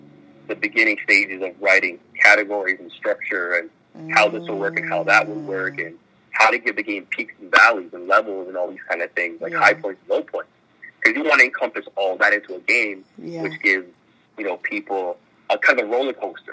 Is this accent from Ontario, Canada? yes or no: yes; Toronto, Ontario, Canada; I am in Canada. I'm in Toronto right now, but by way of Jamaica. I'm first-generation Canadian, but I'm Jamaican-Canadian as well at the same time.